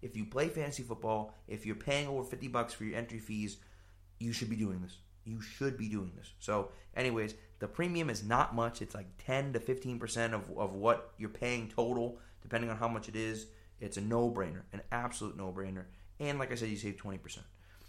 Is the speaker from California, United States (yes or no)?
yes; California, United States; So I'm from California, right?